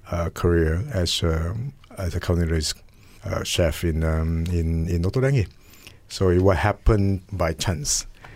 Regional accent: Malaysia; English is a second language; as a Malaysian.

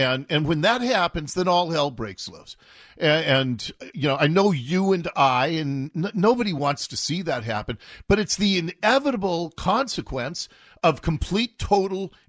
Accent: Seattle, Washington, United States; I grew up in Ballard, Jonathan, and it was a sweet, bucolic place when I was a kid.

